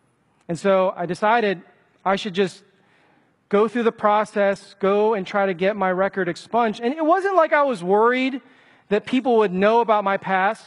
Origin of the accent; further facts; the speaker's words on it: Chicago, Illinois, United States; I grew up in Chicago in the 90s when gang violence was on the rise.